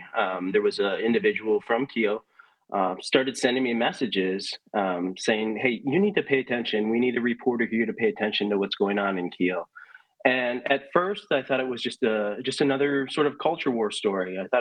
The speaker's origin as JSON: {"language": "English", "region": "Wisconsin", "country": "United States", "tie": "born or raised there", "said": "So like you, Kristen, I grew up in Wisconsin"}